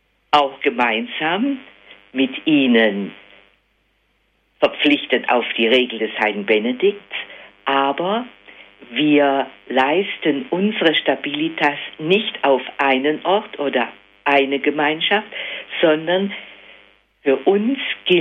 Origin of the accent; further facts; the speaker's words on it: Bruchsal, Baden-Württemberg, Germany; Meine Eltern wohnten zunächst in Bruchsal in Baden. Und ich wurde als erstes Kind in Bruchsal geboren, 1927.